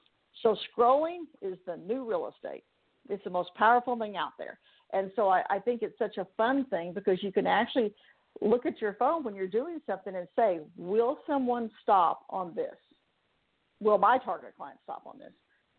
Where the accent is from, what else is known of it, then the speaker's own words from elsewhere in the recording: Texas, United States; also born or lived in California; I went to school there, too, actually, in Huntington Beach. Now I live in Texas, of course, my home state